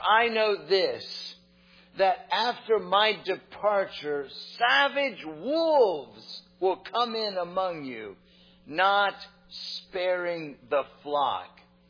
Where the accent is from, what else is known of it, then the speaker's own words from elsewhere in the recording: St. Petersburg, Florida, United States; Growing up in St. Petersburg, Florida, we had the blessing of having citrus trees in our yard.